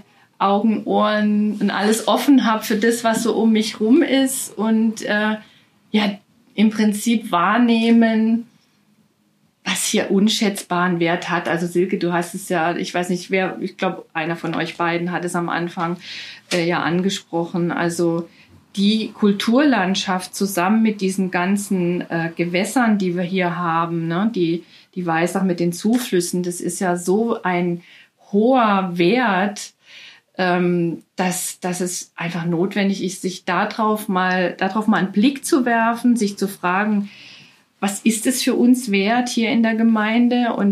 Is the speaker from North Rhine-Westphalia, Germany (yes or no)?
no; Rhineland-Palatinate, Germany; Also ich komme vom Land. Also was heißt vom Land? Ne? Was ist Land? Aus dem ländlichen Raum in Rheinland-Pfalz. Ne? Und also richtig vom Dorf letztendlich.